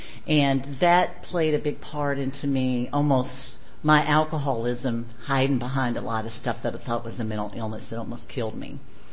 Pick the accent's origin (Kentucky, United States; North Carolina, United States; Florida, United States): Kentucky, United States; Owensboro; accent: twang; moved away as an adult; This isn't a Richmond accent. I grew up in Owensboro, Kentucky. And the youngest of three gals.